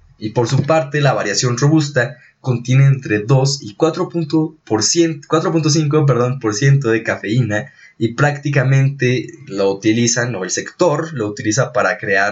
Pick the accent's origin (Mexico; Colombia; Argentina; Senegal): Mexico; Y es como algo que tenemos que tener casi casi como mexicanos, ¿no?